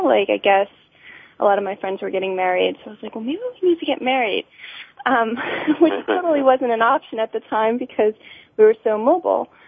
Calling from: Pennsylvania, United States; Outside of the Philadelphia area in Pennsylvania.

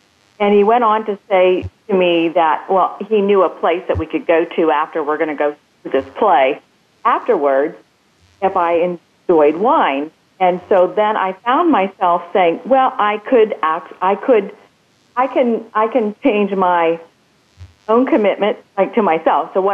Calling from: Richmond, Virginia, United States; I'm calling from Richmond, Virginia.

